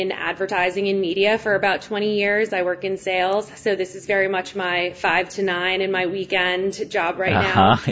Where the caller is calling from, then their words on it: Long Island, New York, United States; I'm calling in from Long Island, New York